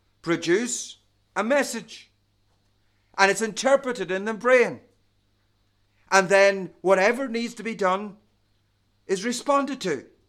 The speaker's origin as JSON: {"language": "English", "country": "Ireland", "tie": "born or raised there", "said": "Well, as a boy growing up in Roman Catholic Ireland, we were all told by the priest and by our primary school teachers, there's only one head of the church."}